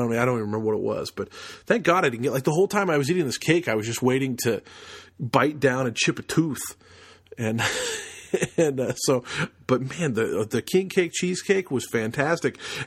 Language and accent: English; Seattle, Washington, United States; growing up in Seattle and going to college there